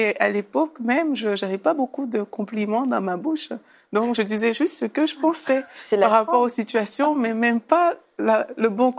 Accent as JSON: {"language": "French", "country": "Cameroon", "tie": "born or raised there", "said": "moi, la façon que j'ai grandi quand j'étais au Cameroun"}